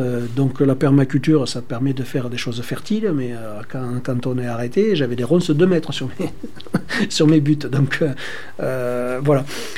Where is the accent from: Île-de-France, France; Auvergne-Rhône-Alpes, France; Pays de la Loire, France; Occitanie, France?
Occitanie, France; Flagnac; En fait, quand j'ai grandi à Flagnac, ma grand-mère avait une petite ferme qui était à l'arrêt depuis longtemps